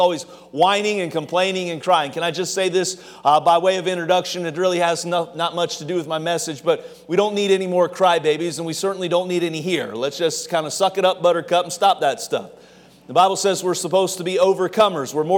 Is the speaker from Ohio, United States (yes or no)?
yes; Ohio, United States; accent: Ohio accent; I grew up in Ohio, and so I don't know what our Ohio accent is, but when I first started pastoring in Eastern North Carolina